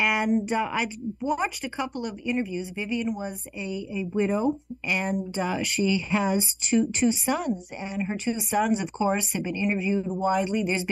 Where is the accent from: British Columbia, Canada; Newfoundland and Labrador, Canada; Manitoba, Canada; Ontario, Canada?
Manitoba, Canada; Winnipeg; when I was a little girl growing up in Winnipeg, Canada